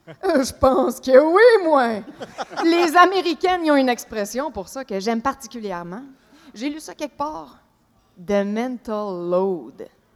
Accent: Quebec City, Quebec, Canada; tu sais que je viens de Québec.

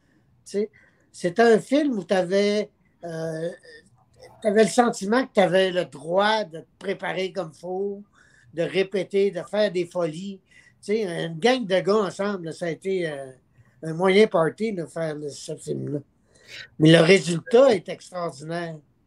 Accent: Quebec, Canada; Moi, je suis originaire du Lac-Saint-Jean

